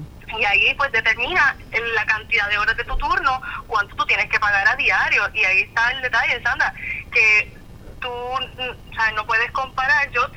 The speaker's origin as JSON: {"language": "Spanish", "country": "Puerto Rico", "said": "somos todos puertorriqueños, somos todas personas que vivimos en Puerto Rico"}